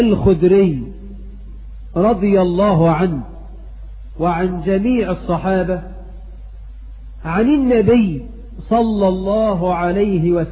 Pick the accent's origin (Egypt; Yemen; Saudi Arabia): Egypt; اجعل بلدنا مصر آمنة مطمئنة سخاء رخاء